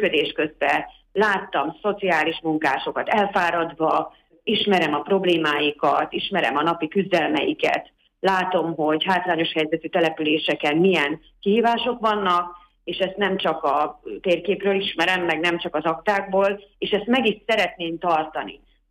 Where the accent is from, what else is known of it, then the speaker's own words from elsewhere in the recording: Miskolc, Borsod-Abaúj-Zemplén, Hungary; arra rátanultam miskolciként is, mivel 52 éve ebbe a térségbe élek